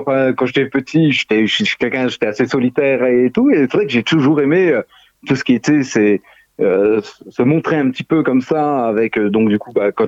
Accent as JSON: {"language": "French", "region": "Grand Est", "country": "France", "said": "chez moi dans mon petit village de Moselle, puisque je suis de Moselle."}